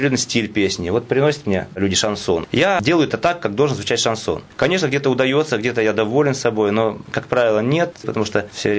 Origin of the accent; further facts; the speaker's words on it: Rostov Oblast, Russia; moved away as an adult; also born or lived in Kursk; now in Volokolamsk, Russia; Я родился в Ростовской области. Там прожил до 18 лет. Потом 4 года прожил в Курске. И вот последние 22 года уже живу в Волоколамске и работаю в центре реабилитации.